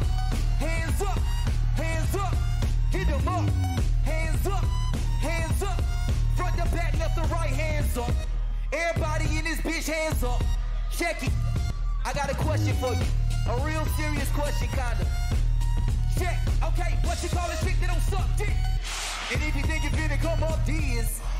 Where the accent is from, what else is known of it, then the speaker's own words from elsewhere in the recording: Atlanta, Georgia, United States; bro. I'm from East Atlanta.